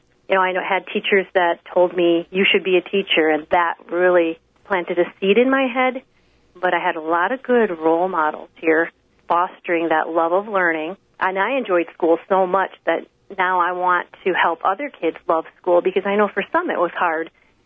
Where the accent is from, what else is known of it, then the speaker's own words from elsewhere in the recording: Gilman, Wisconsin, United States; I grew up in Gilman, Wisconsin, so I've been in the school district pretty much all my school years.